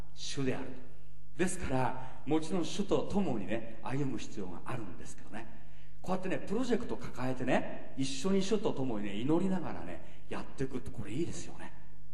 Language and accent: Japanese; Suwa, Nagano, Japan; 北海道か、あるいはうちの田舎ね、諏訪なもんですから、あの八ヶ岳の近辺がいいんですね。